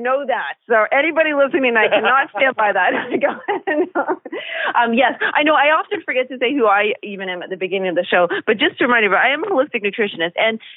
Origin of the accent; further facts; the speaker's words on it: Canada; as even Canadian, I'll have to say this